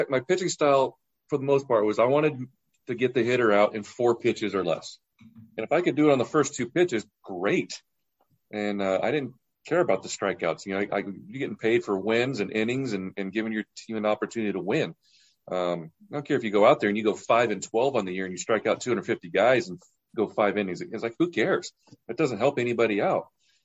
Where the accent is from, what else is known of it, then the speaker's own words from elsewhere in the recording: California, United States; And I'm from Orange County, so my father and all my family was at that game